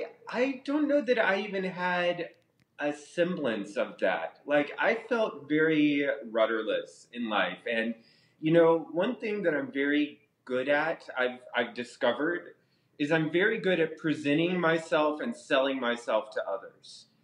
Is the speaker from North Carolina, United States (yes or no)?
yes; North Carolina, United States; moved away as an adult; Well, you know, I lived in North Carolina for all of my life until I was, I guess, 36, 37